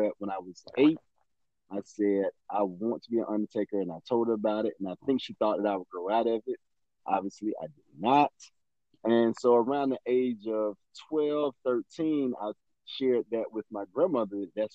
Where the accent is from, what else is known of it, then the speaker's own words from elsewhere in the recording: Decatur, Georgia, United States; I am born and raised. I am a proud native of Decatur, Georgia. For those you don't know, that city is about 15 minutes east of the city of Atlanta.